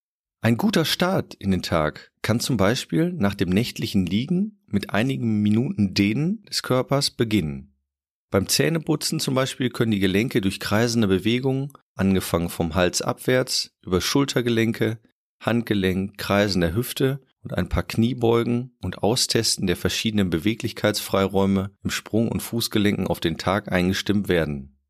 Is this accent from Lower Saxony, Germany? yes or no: no; Münster, North Rhine-Westphalia, Germany; Als Münsteraner